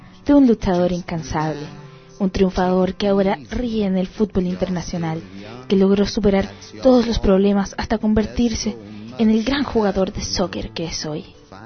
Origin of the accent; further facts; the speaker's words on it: Chile; Si somos solidarios los chilenos, somos un puro corazón los chilenos.